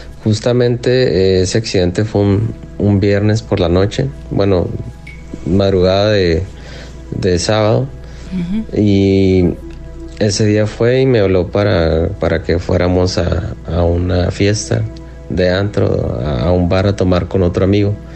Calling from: Tijuana, Baja California, Mexico; de Tijuana. Lo seguimos aquí desde ya hace un buen tiempo

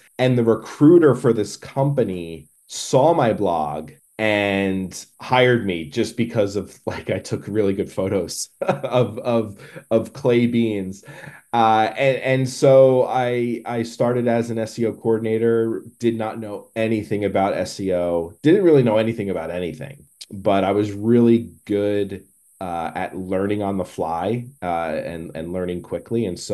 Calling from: New Jersey, United States; I'm calling in from New Jersey.

